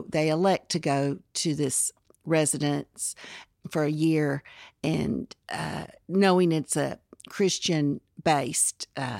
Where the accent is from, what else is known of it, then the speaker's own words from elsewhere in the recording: Dallas, Texas, United States; I grew up in Dallas.